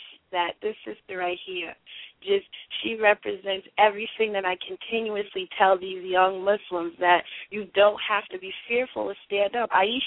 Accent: New York, United States; I represent Baltimore, but I'm a New Yorker all the way forever.

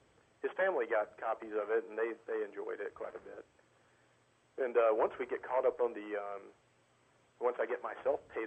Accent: North Carolina, United States; As growing up in North Carolina, I was just in this weird luck.

